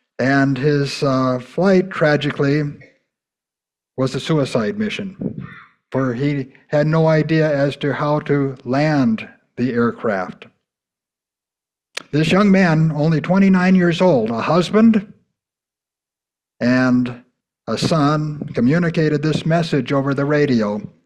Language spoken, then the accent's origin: English; Ephrata, Washington, United States; Well, I grew up in Ephrata. Anyone know where Ephrata is?